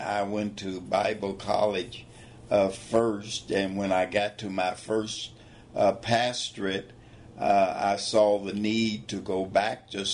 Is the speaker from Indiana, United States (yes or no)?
yes; Jeffersonville, Indiana, United States; born there; I was born in Jeffersonville, Indiana, on April 18, 1933.